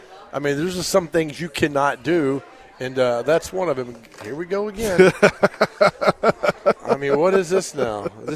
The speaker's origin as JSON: {"language": "English", "town": "Nashville", "region": "Tennessee", "country": "United States", "tie": "born or raised there", "said": "Growing up in Nashville, if you told me that the Philadelphia Flyers would be coming to my hometown to play hockey, I would have had you committed to a mental asylum."}